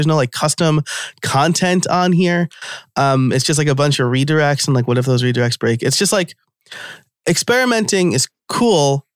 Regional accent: New York, United States; I'm from New York.

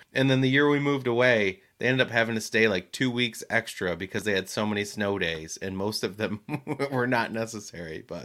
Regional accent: New Jersey, United States; also born or lived in Michigan; But I remember as a boy growing up in Jersey, and you were a boy growing up in Jersey, I used to laugh because we came from Michigan

